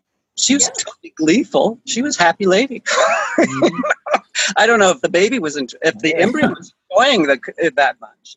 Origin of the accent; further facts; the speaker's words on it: Southern United States, United States; And as I've gotten older, I came from the South, so I hated a lot of music because I didn't like the South. I didn't like my experiences there, and I wanted to get out.